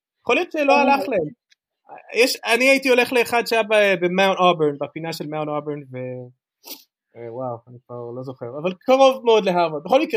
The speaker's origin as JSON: {"language": "Hebrew", "town": "Tel Aviv", "region": "Tel Aviv District", "country": "Israel", "tie": "born or raised there", "said": "אני הייתי ילד בתל אביב, אז היה לנו קטע, גדלתי ברמת אביב"}